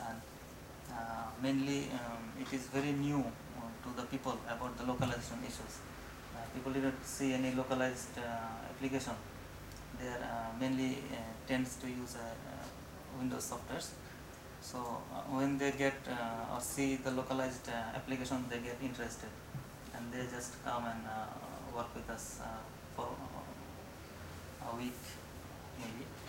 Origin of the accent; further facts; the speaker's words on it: Bangladesh; I am from Bangladesh.